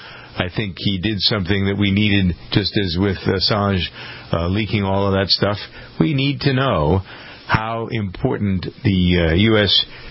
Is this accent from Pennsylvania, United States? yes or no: no; Framingham, Massachusetts, United States; Well, I'm not a Bostonian. People say I am because that's the nearest big city. I grew up in Framingham, and that's where I still live.